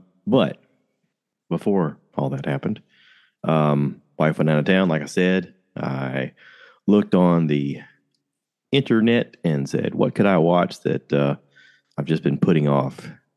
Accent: South Carolina, United States; we are not from Cincinnati. We are from South Carolina area.

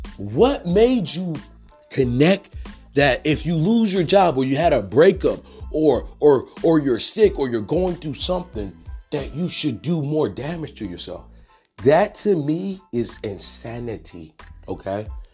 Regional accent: Detroit, Michigan, United States; now in -; I'm from Africa. So you combine, I was born here, and then my parents are from Africa. So combine, and I grew up on the east side, combine them two mentalities, you know what I'm saying? Strict African parents, and then grow up on, and then go to Detroit Public Schools

